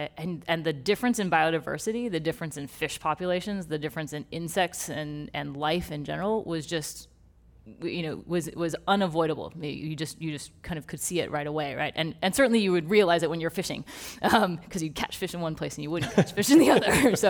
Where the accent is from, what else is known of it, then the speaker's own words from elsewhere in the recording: Texas, United States; I was born and raised in Texas, and every year for probably from the time I was four till I went to college, we would go on a fishing trip for a couple weeks in southern Colorado.